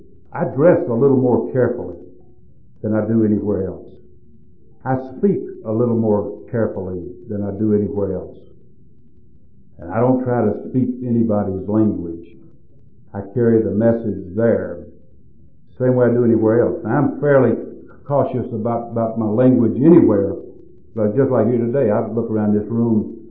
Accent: North Carolina, United States; The first night I walked out, walked back into my hometown down in North Carolina.

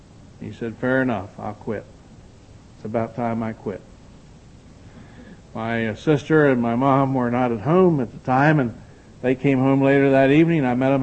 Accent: Hagerstown, Maryland, United States; Maryland, I'm from Hagerstown, Maryland, and we have a little sliver of Atlantic seaboard where we have a resort community

